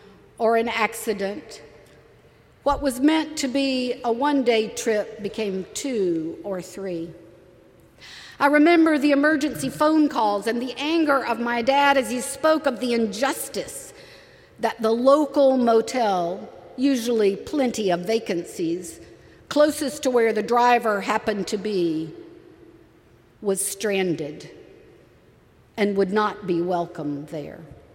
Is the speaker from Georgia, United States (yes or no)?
yes; Georgia, United States; Many of you know that I grew up in the South, the segregated South of Georgia.